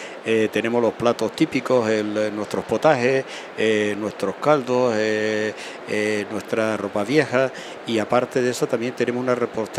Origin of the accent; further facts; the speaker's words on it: Tejeda, Canary Islands, Spain; Yo que soy nacido y criado en Tejeda, vi nacer esta fiesta